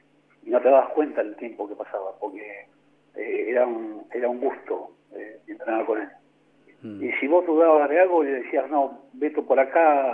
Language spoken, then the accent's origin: Spanish; Punta Alta, Buenos Aires Province, Argentina; Yo nací en Punta Alta y yo de Punta Alta.